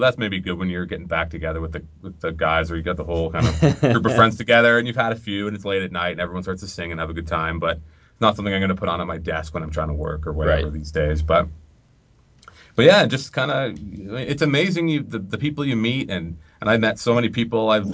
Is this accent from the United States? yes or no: no; Ontario, Canada; And when I grew up outside of Toronto, just coming down into the city to go to bigger shows or smaller shows